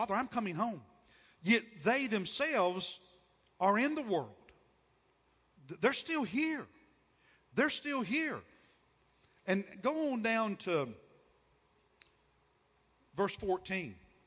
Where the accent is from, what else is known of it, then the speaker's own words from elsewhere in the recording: United States; but even when I'm there, I'm an American.